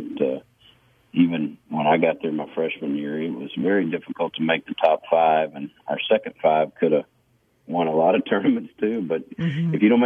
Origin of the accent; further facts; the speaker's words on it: Alvin, Texas, United States; Well, I'm from Alvin, Texas, just south of Houston, down toward Galveston.